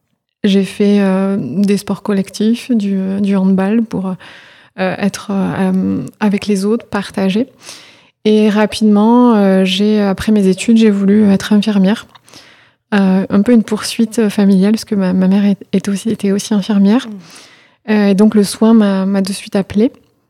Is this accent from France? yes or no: yes; Toulouse, Occitanie, France; Alors, je suis toulousaine, je suis née dans une petite ville à côté de Toulouse.